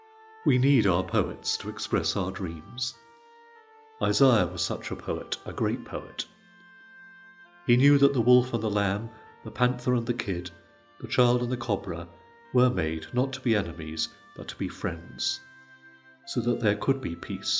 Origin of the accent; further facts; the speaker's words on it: South East England, United Kingdom; When I was a boy growing up on the Isle of Wight